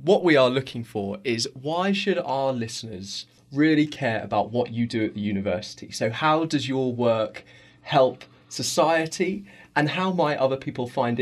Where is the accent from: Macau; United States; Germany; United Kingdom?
United Kingdom; Yeah, other than being British, I know very little about British culture, although I do enjoy a spot of afternoon tea.